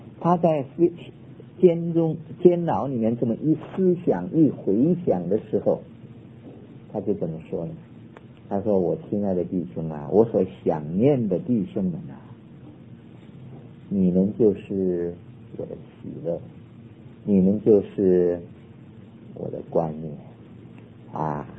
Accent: China; 所以我们中国人都晓得一句话说，助人为快乐之本。

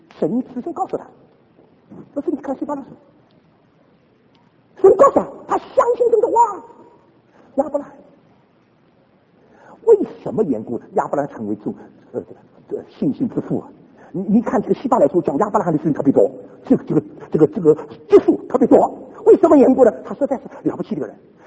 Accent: China; 一进去我们中国人看了很舒服的

